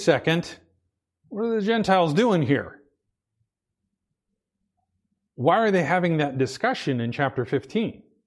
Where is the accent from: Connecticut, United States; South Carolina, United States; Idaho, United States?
Idaho, United States; I grew up in Idaho. We called them Mormons.